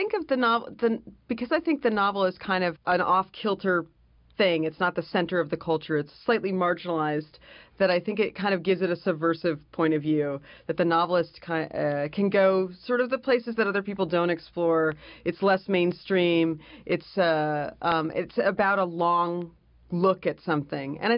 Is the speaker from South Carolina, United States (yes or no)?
no; Los Angeles, California, United States; So I grew up in Los Angeles, and I always loved movies as well.